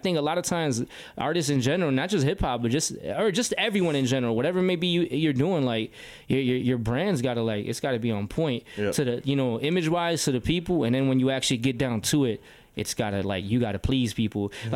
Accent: Chicago, Illinois, United States; growing up in Chicago in the music business, definitely

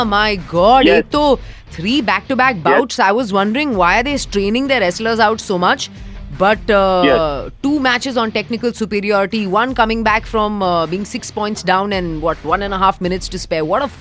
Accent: India; Such an unusual feeling being an Indian, living in India and not talking about cricket at all

